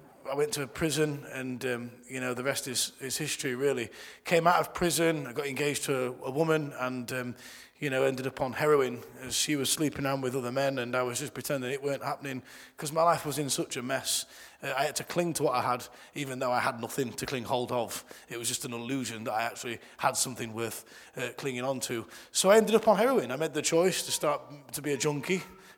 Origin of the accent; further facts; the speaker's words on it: Doncaster, Yorkshire and the Humber, United Kingdom; now in Oxford, United Kingdom; I grew up in Doncaster and got bullied at school.